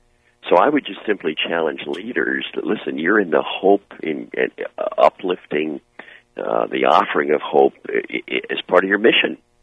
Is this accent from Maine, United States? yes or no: no; Wilmington, Delaware, United States; my mom and dad, and we grew up in Wilmington, Delaware, they were very active in many, many different areas of life in Delaware.